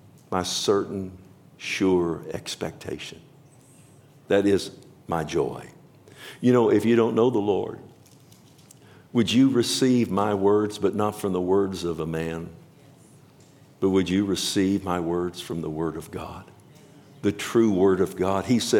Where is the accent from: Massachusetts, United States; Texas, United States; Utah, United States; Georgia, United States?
Texas, United States; because I'm a Texan, don't know any better.